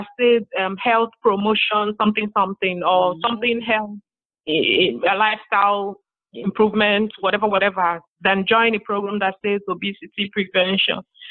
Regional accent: Nigeria; Because as a teenager growing up in Nigeria, I mean, you knew me from med school.

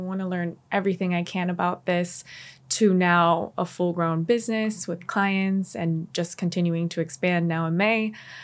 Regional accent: Miami, Florida, United States; So I am born and raised in Miami, Florida.

